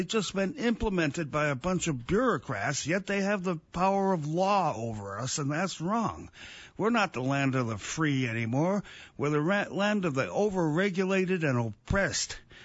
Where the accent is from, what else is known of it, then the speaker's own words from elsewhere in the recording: Ireland; I'm 300 pounds, and I got a brown belt in Hapkido, and I'm an Irishman.